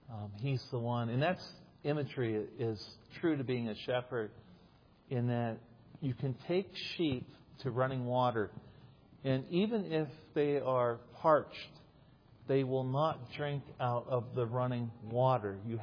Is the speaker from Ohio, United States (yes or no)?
yes; Ohio, United States; I grew up in Ohio in a rural setting on a farm, but I didn't grow up with sheep.